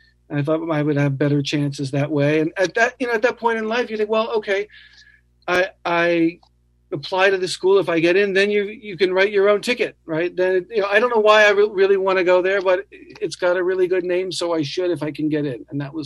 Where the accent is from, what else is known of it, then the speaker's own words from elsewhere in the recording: New Orleans, Louisiana, United States; Growing up in New Orleans, I used to go to Jazz Fest.